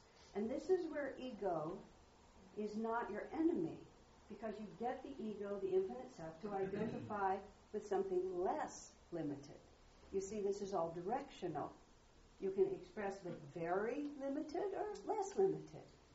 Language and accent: English; United States; I'm an American, what can I say?